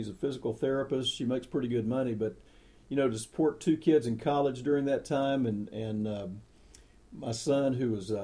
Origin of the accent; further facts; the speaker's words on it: Allen, Texas, United States; I'm from Allen, Texas, and we are so thankful for this business.